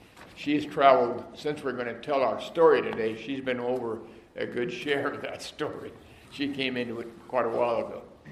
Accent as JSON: {"language": "English", "region": "Western Canada", "country": "Canada", "tie": "born or raised there", "said": "But grew up in Western Canada, and cattle and wheat farm, ranch."}